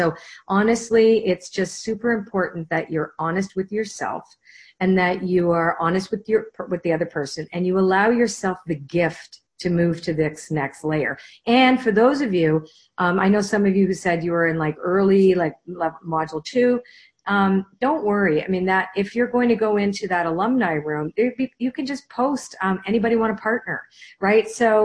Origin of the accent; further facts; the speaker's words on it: Toronto, Ontario, Canada; we're from Toronto